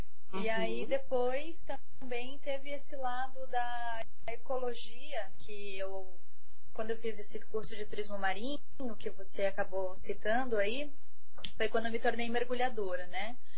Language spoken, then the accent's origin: Portuguese; Rondônia, Brazil; also born or lived in Curitiba; eu sou nascida em Curitiba, mas eu tive a oportunidade de me criar em Rondônia.